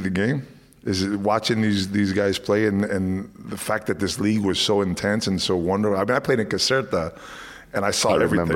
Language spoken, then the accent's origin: English; United States; as an American, the only thing I ever knew about European basketball was Bob McAdoo went to Milan